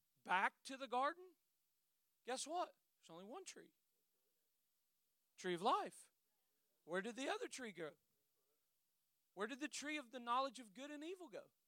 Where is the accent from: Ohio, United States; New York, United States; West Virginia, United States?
West Virginia, United States; I'm from West Virginia.